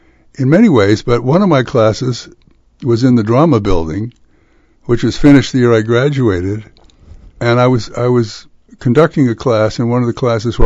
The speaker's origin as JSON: {"language": "English", "town": "San Francisco", "region": "California", "country": "United States", "tie": "born or raised there", "said": "And I'm a native Californian. I grew up in San Francisco."}